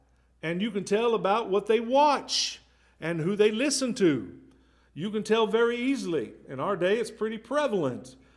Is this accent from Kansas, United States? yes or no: yes; Kansas, United States; I grew up in Kansas. Most people up there said, "You guys."